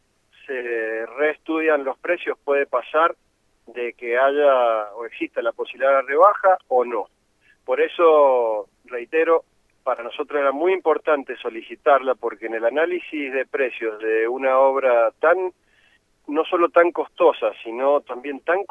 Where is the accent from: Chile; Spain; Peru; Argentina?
Argentina; Mendoza; es importante tener una mirada como mendocino